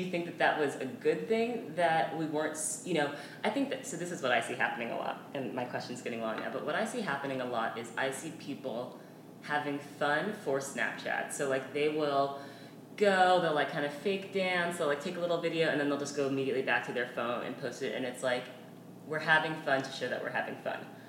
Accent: New York, United States; but I'm also from New York, so I also knew how to dress up.

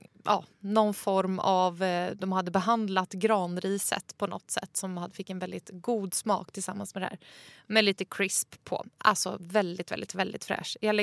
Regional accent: Norrköping, Östergötland, Sweden; now in Stockholm, Sweden; Ja, jag var hemma i Norrköping och min mamma sa så här: vi går aldrig ut och äter i Norrköping. Det gör vi bara när vi kommer till dig till Stockholm.

